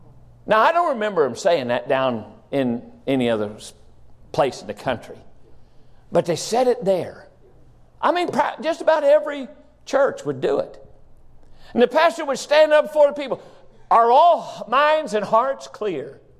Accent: West Virginia, United States; All of you know I'm originally from West Virginia.

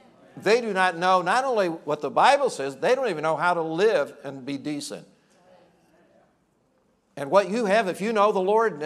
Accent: Indiana, United States; Now, as I said, I grew up in Indiana. I grew up in a very, very rural area. It was a coal mining area. Poor farming country.

